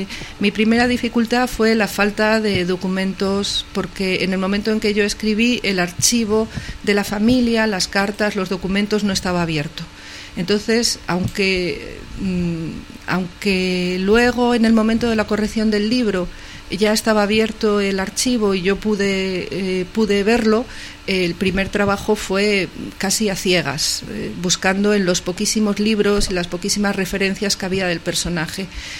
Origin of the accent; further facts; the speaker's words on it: Salamanca, Castile and León, Spain; now in Extremadura, Spain; Yo soy salmantina y siempre he dicho que si hay algo que me gusta de la Junta de Extremadura, después de vivir aquí 12 años